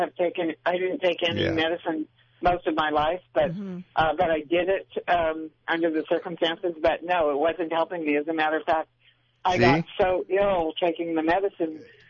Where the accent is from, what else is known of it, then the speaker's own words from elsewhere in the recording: Los Angeles, California, United States; I'm from the Los Angeles area